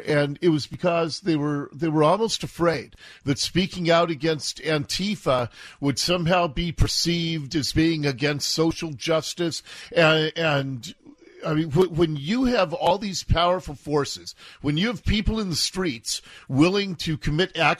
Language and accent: English; Seattle, Washington, United States; I grew up here in Seattle.